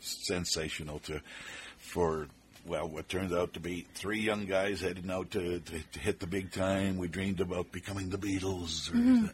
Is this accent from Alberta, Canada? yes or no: yes; Calgary, Alberta, Canada; We're just hackers from Bonas, Forest Lawn, and Calgary.